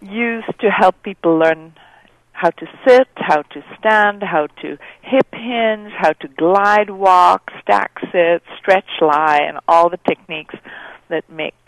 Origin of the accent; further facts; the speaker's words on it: India; also born or lived in Netherlands; now in United States; I grew up in India. I was born in Holland. I'm half Dutch, half Indian. I've spent most of my life in the States now.